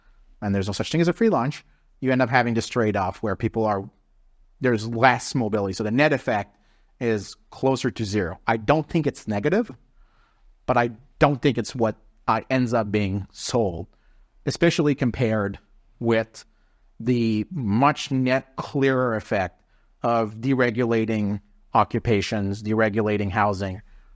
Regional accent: Canada; I'm Canadian. Yeah. Right? So I'm one of those rednecks.

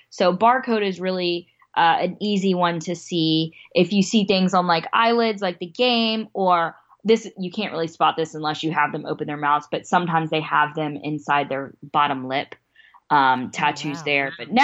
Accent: India; I'm Indian.

